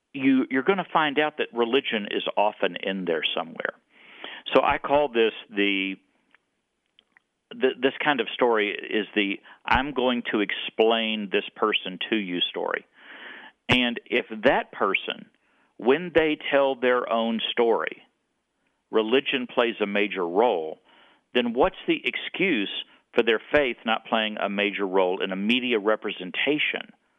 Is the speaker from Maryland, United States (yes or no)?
yes; Baltimore, Maryland, United States; now in Oak Ridge, United States; I'm from Baltimore, so I've been, you know, I spent the last 10 years in Baltimore before moving to Oak Ridge, I should say.